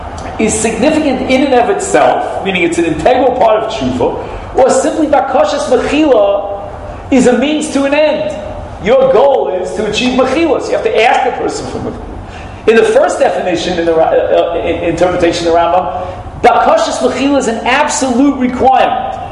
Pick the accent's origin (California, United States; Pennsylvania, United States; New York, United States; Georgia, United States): New York, United States; Flatbush; It's like my father's shul when I was raised in Flatbush.